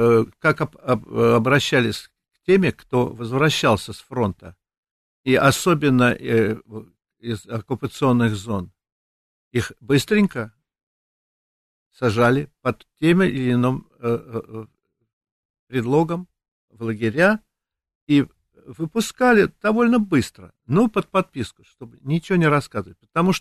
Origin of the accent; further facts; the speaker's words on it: Russia; Я понял, что я россиянин